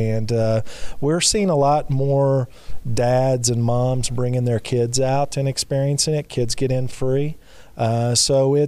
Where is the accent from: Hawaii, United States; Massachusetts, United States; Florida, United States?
Florida, United States; I know. I'm from Florida, and it feels like I'm just back.